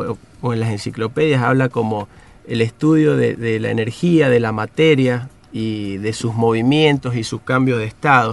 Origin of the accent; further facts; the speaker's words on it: Guaymallén, Mendoza, Argentina; also born or lived in Godoy Cruz; nací en Godoy Cruz, como gran parte de los mendocinos que somos por ahí cerca de la capital, nacemos en el Hospital Español y después me crié en Guaymallén.